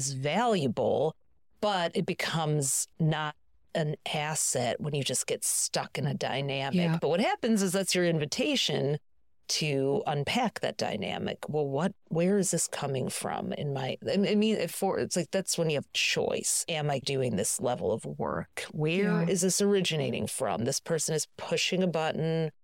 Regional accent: United States; I had a boyfriend once who was from the Middle East and I grew up in the United States

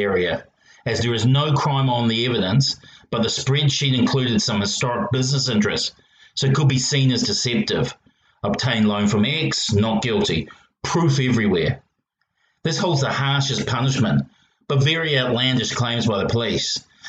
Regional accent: Australia; But being Australian, and especially the involvement of this particular detective, I'm not getting my hopes up.

